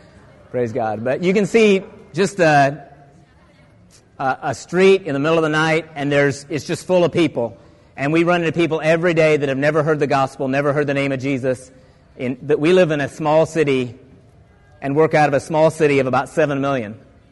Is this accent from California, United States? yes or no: yes; California, United States; born there; I can say that because I was born in California